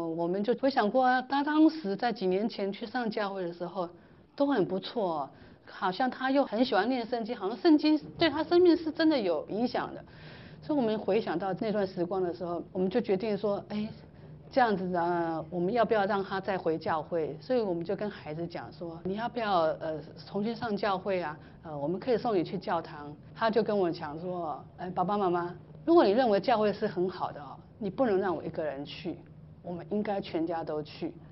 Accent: Taiwan; 我说那这是我们台湾人都是就是这样子被教导啊

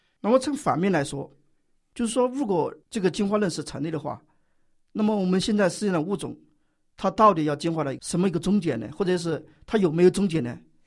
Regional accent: China; 我们作为一个中国人，我们知道有记载的

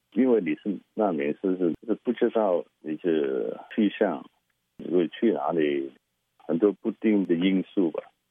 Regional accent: China; 我是中国人，学习这个新的文化或者语言比较困难

